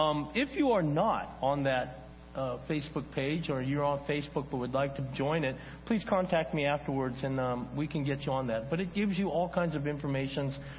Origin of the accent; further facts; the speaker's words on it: California, United States; now in Phoenix, United States; I'm not a 49er fan, even though I'm from the San Francisco Bay Area. But as a resident of the Valley of the Sun for almost two dozen years, I'm now a Cardinal fan, okay?